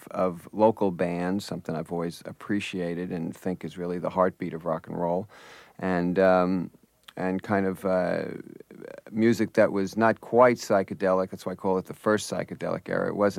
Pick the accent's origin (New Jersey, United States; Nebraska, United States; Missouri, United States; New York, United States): New Jersey, United States; we came from somewhat the same area. She was from South Jersey, and I was from Central Jersey, and I spent a lot of summers outside Philly